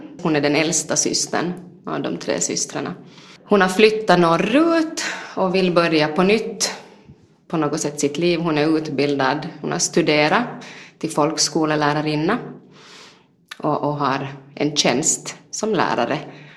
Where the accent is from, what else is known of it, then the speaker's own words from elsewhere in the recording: Vaasa, Ostrobothnia, Finland; för jag är uppvuxen här i Vasa, men har bott många år borta härifrån, och jag har ingen utpräglad dialekt själv.